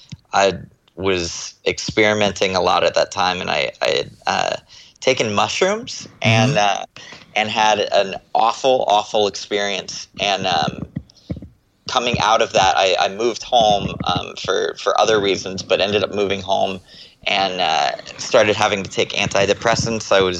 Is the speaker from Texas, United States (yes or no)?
yes; Texas, United States; born there; also born or lived in Florida / California; I was born in Texas. And my family moved around a lot. We moved to Florida for a while and then moved to California.